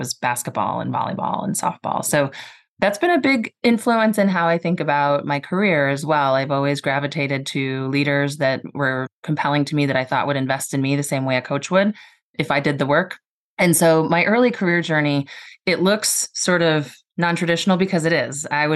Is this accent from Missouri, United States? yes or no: yes; St. Louis, Missouri, United States; also born or lived in Chicago; I'll make the early part quick because I was born in Chicago, but we moved to St. Louis when I was in fourth grade.